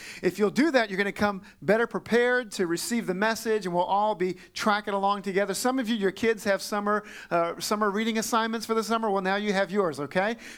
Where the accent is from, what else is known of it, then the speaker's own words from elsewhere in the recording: New Orleans, Louisiana, United States; He had a 25-year career, mostly with my hometown team of the New Orleans Saints.